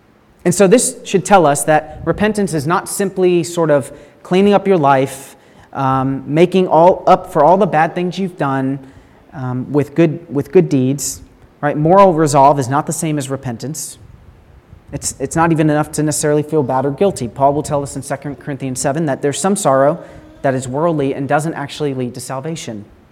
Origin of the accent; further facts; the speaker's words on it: Virginia, United States; I'm from Virginia.